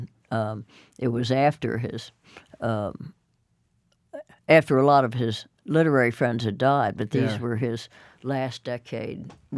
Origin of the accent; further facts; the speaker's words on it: Baltimore, Maryland, United States; I grew up in Baltimore and had a wonderful childhood, but knew I'd leave, and I wanted to live in New England.